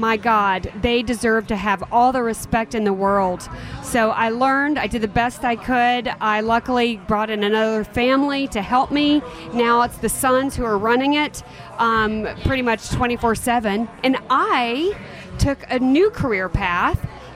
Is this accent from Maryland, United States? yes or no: no; Atlanta, Georgia, United States; I'm from Atlanta, and I'm here to celebrate farmers and all the great things that farmers are doing for all of us.